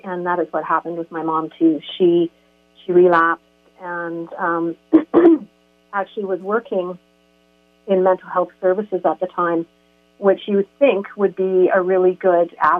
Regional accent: Calgary, Alberta, Canada; I grew up, I was born and raised in Calgary and in the 60s and 70s, and we were a pretty typical family for the time. We lived in the suburbs

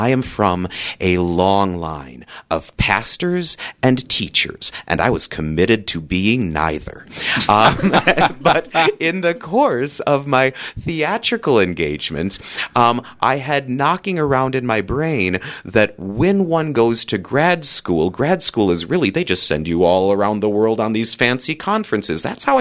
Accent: Minnesota, United States; I am a Minnesotan through and through.

